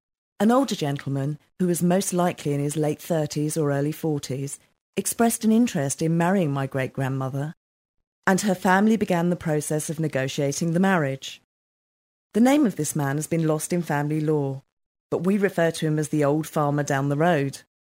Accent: Buffalo, New York, United States; born there; Two generations later, I was born in Buffalo, New York, and by all accounts, I've inherited her high spirits.

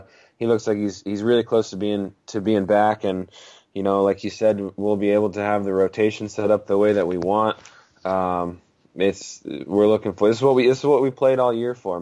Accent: New Jersey, United States; It's also close to where I grew up. I'm originally from South Jersey.

